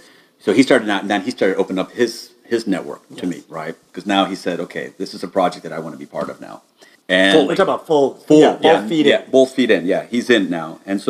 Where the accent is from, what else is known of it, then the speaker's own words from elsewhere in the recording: United States; being an American, going to Scotland